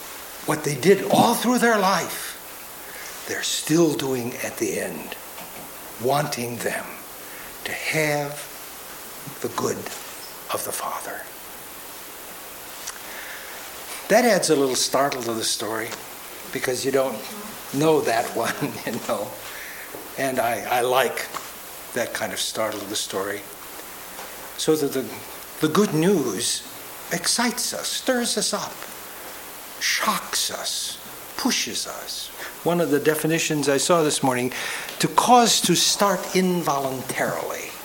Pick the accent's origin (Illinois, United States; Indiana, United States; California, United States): Illinois, United States; Chicago; Even though the congregation I grew up in Chicago, the kingdom wasn't the Lutheran church, it was St. John Church.